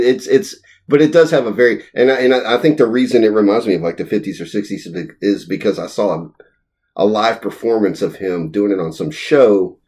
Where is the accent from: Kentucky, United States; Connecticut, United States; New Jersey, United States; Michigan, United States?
Kentucky, United States; Stamping Ground; So I've always said that … reminds me of where I grew up in Stamping Ground. Little rural, small town vibe through everything that he does.